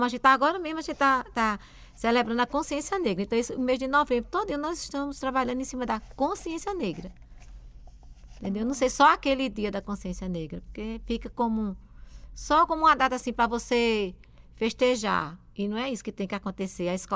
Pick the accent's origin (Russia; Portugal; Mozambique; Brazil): Brazil; eu acho que nós, enquanto brasileiros, por exemplo, não precisamos festejar o Dia da Bruxa